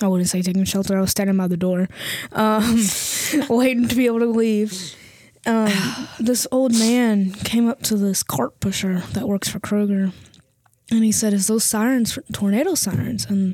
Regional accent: Indiana, United States; And we both had no clue because we're both from Indiana.

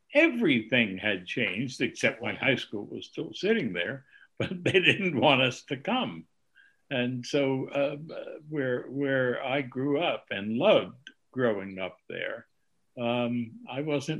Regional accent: Brooklyn, New York, United States; I am saying where I grew up in the Flatbush section, which is the center of Brooklyn, where I went to Erasmus Hall High School

